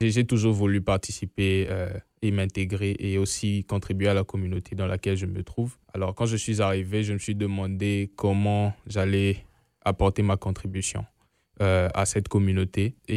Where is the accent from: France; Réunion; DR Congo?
DR Congo; now in Winnipeg, Canada; Ça va faire 2 ans et quelques mois que je suis ici pour les études. Je viens de la République démocratique du Congo, comme vous l'avez dit. Et je suis arrivé directement ici à Winnipeg.